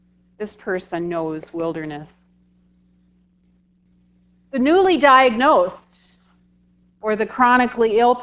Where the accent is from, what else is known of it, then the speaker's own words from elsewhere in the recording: South Dakota, United States; I'm from South Dakota, and when I hear the word driven, or driver, I think less about chauffeurs and limousines and more about cowboys and cattle prods.